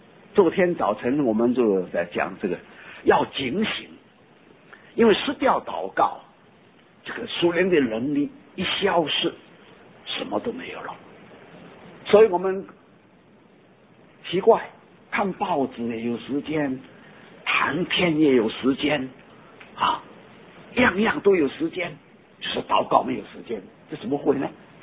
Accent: Fujian, China; 我们福建人唱诗还好

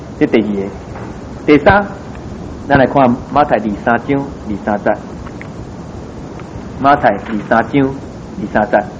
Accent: Taiwan; 我们台湾人也很重传统

